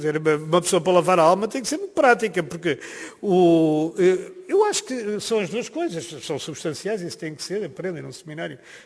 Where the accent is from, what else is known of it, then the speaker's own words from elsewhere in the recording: Lisbon, Portugal; eu sou de Lisboa, mas a minha família é toda de Viseu